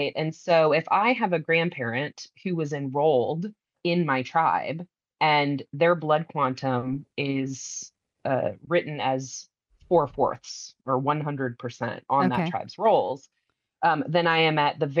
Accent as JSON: {"language": "English", "region": "Iowa", "country": "United States", "tie": "born or raised there", "said": "I grew up 1,000 miles away from my tribe. I grew up in Iowa. My tribe is located in North Carolina."}